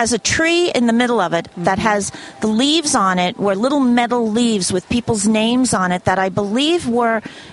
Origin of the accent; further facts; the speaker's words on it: New Jersey, United States; also born or lived in New York; I'm originally from New Jersey and New York